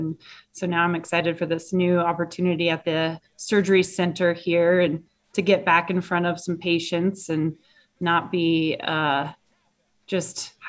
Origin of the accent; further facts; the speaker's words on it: Farmington, New Mexico, United States; also born or lived in San Diego, United States; I was born in Farmington, born and raised, and from the Four Corners area.